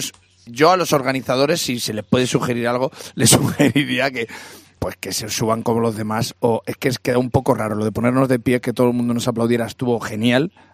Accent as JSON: {"language": "Spanish", "town": "Casasola de Arión", "region": "Castile and León", "country": "Spain", "tie": "born or raised there", "said": "Toro, que es un pueblo de Zamora, y Tordesillas, que es un pueblo de Valladolid, pues ahí en el medio está mi pueblo, se llama Casasola de Arión. Y claro, pues si naces en un pueblo muy pequeño que se llama Casasola"}